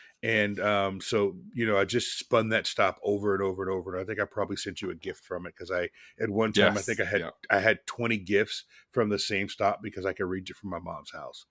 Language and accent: English; Portland, United States; So remember last week I told you I had to go back to my hometown, Portland, because I had to go to that funeral, which was sad.